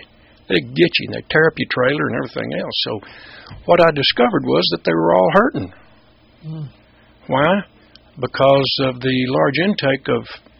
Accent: United States; Well, I grew up in Linn County, farming and ranching with my folks.

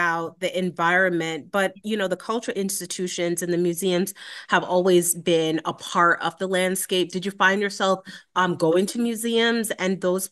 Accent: New York City, New York, United States; I grew up in the Bronx, and I always had like so the city was integral to sort of my upbringing

